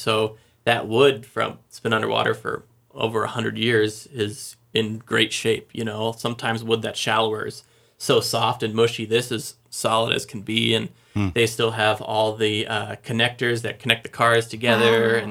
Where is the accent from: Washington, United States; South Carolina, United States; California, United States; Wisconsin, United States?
Washington, United States; Diamond Lake; So actually, I grew up on Diamond Lake, which is over in Eastern Washington, and I wanted just to go scuba diving around there.